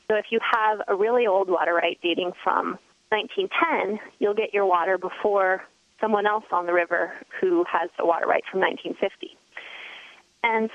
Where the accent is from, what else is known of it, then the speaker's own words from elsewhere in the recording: Taos, New Mexico, United States; I know growing up in Taos, if there was a low snow year, we had a lot less people show up.